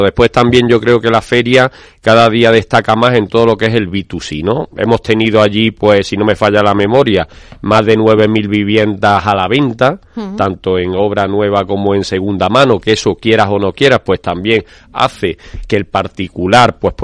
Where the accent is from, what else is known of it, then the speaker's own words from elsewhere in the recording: Málaga, Andalusia, Spain; now in Madrid, Spain; yo como malagueño, aunque con bastantes años de residencia aquí en Madrid